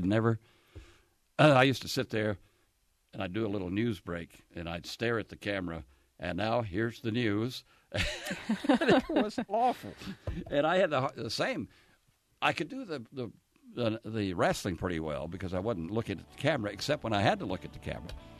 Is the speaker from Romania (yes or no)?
no; Oklahoma, United States; accent: Southern; Well, I was from Oklahoma, and when I went in the Navy, I hadn't been outside the state of Oklahoma except to come to visit my relatives in Texas who had a worse southern accent than I had.